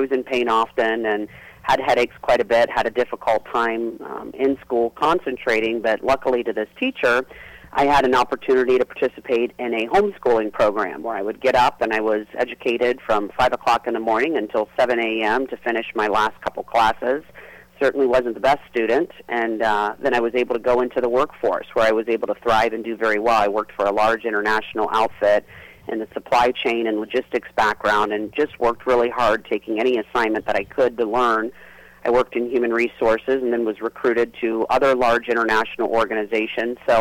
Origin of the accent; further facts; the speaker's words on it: Columbus, Ohio, United States; Yeah, so I was born and raised in West Columbus.